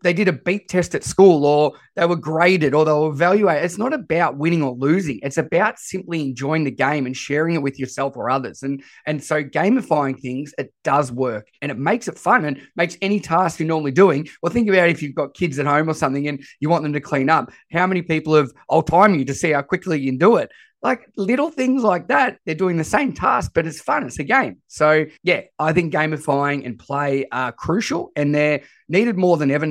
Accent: Australia; So I am as Aussie as it comes with my voice.

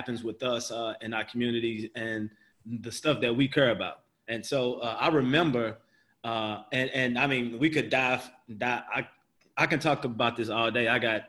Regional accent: St. Louis, Missouri, United States; Well, for me, I grew up in St. Louis my whole life.

